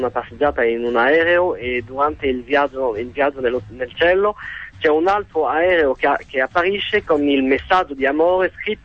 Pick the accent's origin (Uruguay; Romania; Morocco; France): France; Italian is a second language; also born or lived in Venice, Italy; ero piccolo sono stato fortunato di vivere 4 anni in Italia e ho fatto la scuola media in Italia, anche se sono francese, penso che si sente che sono francese.